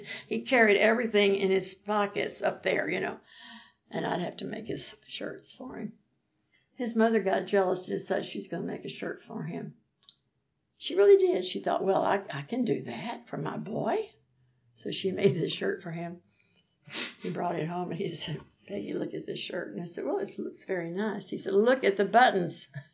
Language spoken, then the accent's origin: English; Texas, United States; I never lived in East Texas. I grew up in South Texas. But East Texas has its own language, like Louisiana.